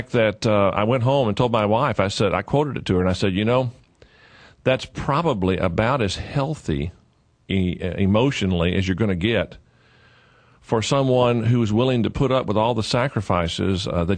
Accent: Texas, United States; now in Tennessee, United States; sixth-generation Texan, so while I'm living in Tennessee, I have a great interest in what happens in my home state.

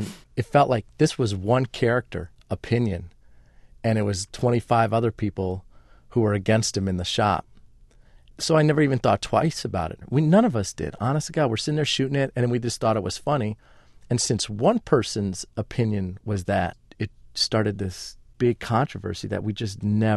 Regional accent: Chicago, Illinois, United States; So I was raised Catholic in Chicago, which is so diverse.

